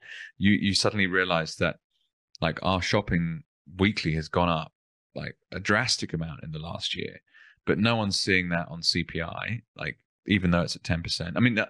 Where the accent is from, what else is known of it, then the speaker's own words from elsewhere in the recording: England, United Kingdom; so my wife's Australian, I'm English.